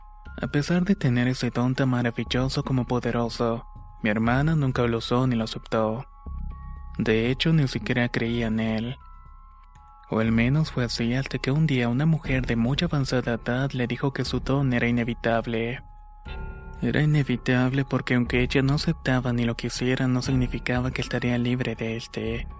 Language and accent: Spanish; Chiapas, Mexico; now in United States; aunque estoy en Carolina del Norte, soy originario de Chiapas, México. Provengo de una familia muy diferente a lo normal.